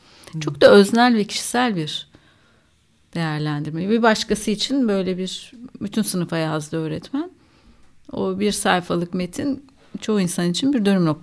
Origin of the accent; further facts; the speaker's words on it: Ankara, Turkey; biz Ankaralıyız. Ankara'da olmuştum ameliyatı.